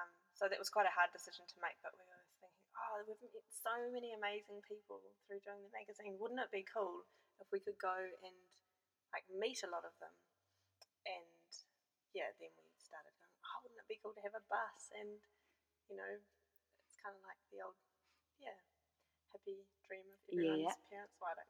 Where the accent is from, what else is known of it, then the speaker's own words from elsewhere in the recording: Waiau, Canterbury, New Zealand; also born or lived in Wellington / Germany; Originally, my family has a farm in Wyau, which is in North Canterbury.